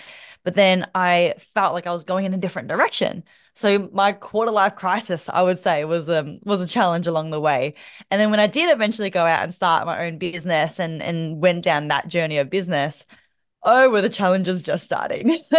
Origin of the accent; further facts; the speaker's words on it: Melbourne, Victoria, Australia; born there; So I am the daughter of immigrant parents from Vietnam to Australia. I was born in Melbourne.